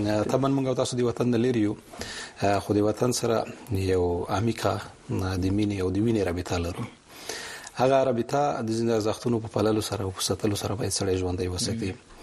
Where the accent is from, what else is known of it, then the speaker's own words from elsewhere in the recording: Khost, Afghanistan; moved away; also born or lived in Pakistan; زه د خوست ولایت يم، د خوست د لکنو د بدی خیلو په کلی کې پیدا شوم. ابتدایي زده کړې مې مهاجرت په کلونو کې کړې وې تر نهم ټولګي پورې